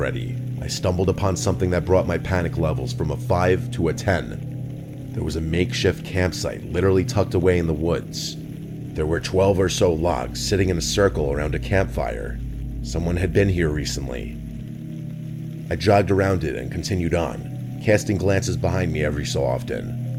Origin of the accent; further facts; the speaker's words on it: New England, United States; I'm also from New England, so the drive actually wasn't so bad.